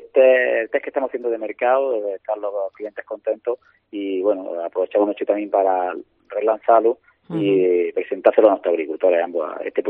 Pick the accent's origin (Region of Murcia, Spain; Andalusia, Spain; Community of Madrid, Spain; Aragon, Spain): Andalusia, Spain; somos andaluces, nos gusta salir, nos gusta compartir con los amigos, con la familia